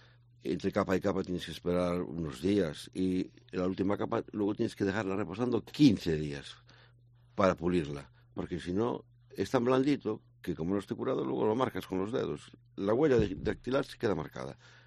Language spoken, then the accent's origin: Spanish; Galicia, Spain; born there; yo nací en el Puente de Caranza.